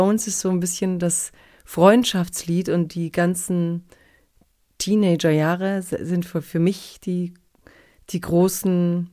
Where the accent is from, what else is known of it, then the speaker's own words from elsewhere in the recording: Castrop-Rauxel, North Rhine-Westphalia, Germany; ich komme aus Castrop-Rauxel und Punkt.